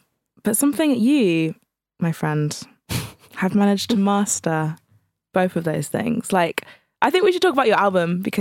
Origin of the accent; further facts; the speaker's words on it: Jersey; when I'm from the Channel Islands.